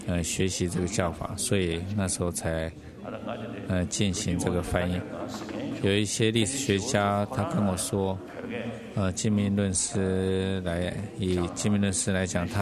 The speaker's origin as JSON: {"language": "Chinese", "region": "Tibet", "country": "China", "said": "那我们西藏人说他活了几百年这样"}